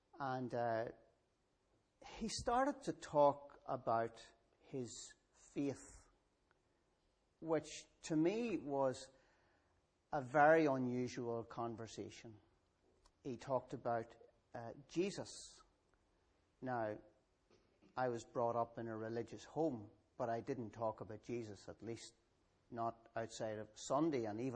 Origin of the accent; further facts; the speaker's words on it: Keady, Northern Ireland, United Kingdom; And I was brought up in just outside Katy on the Castleblaney Road, just about 4 miles from the border.